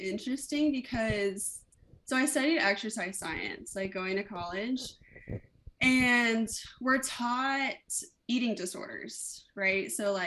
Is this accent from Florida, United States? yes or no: yes; Florida, United States; Like, no, I was born and raised in Florida.